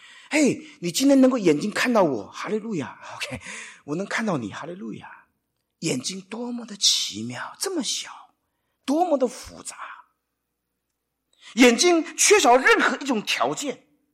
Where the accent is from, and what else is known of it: China